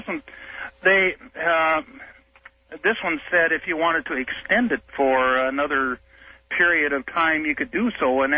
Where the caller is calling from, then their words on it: Edmonds, Washington, United States; Hello, Art. I'm calling from Edmonds in KVI country here, 570.